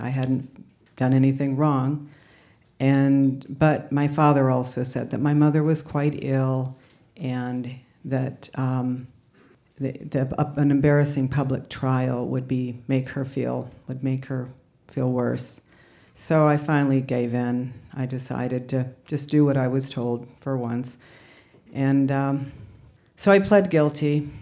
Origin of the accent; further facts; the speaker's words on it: Michigan, United States; As a teenager growing up in Michigan, I had listened to … worn paisley print dresses and fringe suede jackets